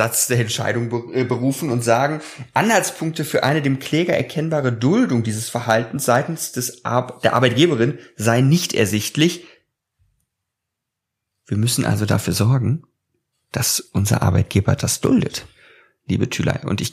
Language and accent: German; Düsseldorf, North Rhine-Westphalia, Germany; Ich glaube, da darf ich einsteigen als Düsseldorfer.